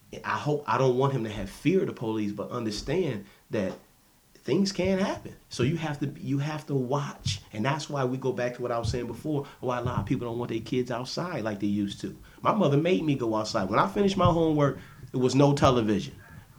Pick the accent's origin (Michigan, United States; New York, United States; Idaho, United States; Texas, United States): New York, United States; Buffalo; because I grew up in the Fruit Belt